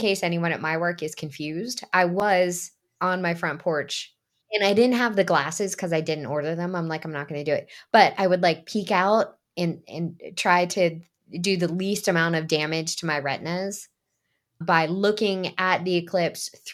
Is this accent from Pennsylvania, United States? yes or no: yes; Pittsburgh, Pennsylvania, United States; We're from Pittsburgh.